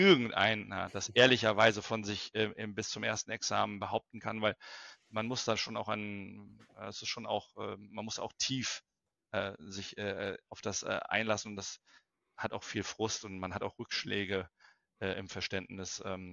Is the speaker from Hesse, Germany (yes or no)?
no; Lübeck, Schleswig-Holstein, Germany; ich bin aufgewachsen in Lübeck